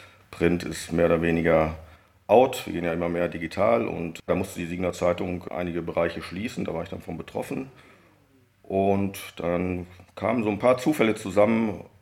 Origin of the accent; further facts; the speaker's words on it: Dünschede, North Rhine-Westphalia, Germany; komme ich aus Dünnschede, bin gebürtiger Dünnschede und das seit 53 Jahren, habe dort meine Familie.